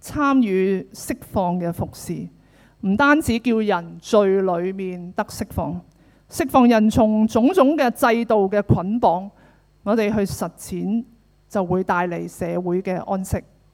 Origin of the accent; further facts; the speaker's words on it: Hong Kong; 我们香港人有个说话，吃花生呢？